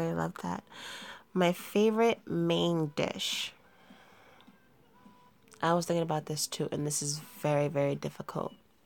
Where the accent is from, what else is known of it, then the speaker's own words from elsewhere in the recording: New York, United States; Okay, I am a native New Yorker. I am from New York, and it's in Brooklyn